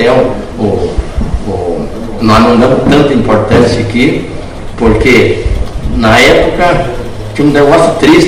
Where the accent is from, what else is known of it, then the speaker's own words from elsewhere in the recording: Porto União, Santa Catarina, Brazil; sou de Porto União, né?